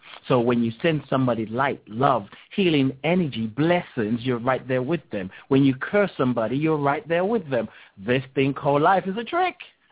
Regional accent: England, United Kingdom; born there; When I was born in England

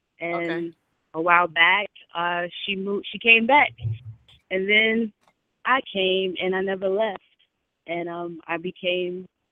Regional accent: San Francisco, California, United States; I'm originally from San Francisco.

